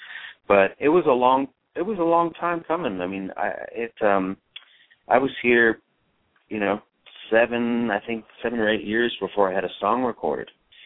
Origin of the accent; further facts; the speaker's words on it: Bracebridge, Ontario, Canada; moved away as an adult; wondering whether I'd made the worst decision of my life by moving 1,000 miles from Bracebridge, Ontario, my hometown